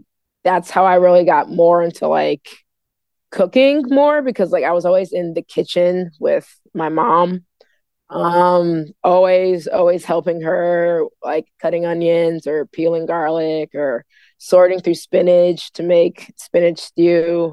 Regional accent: Accra, Greater Accra, Ghana; born there; Yeah. So I was born in Accra.

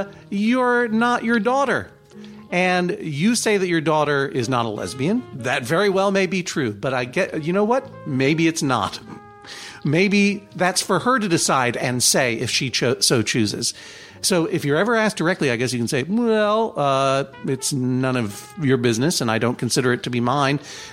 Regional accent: Brookline, Massachusetts, United States; Boston is the Commonwealthian capital of Massachusetts and is neighbor to my hometown of Brookline.

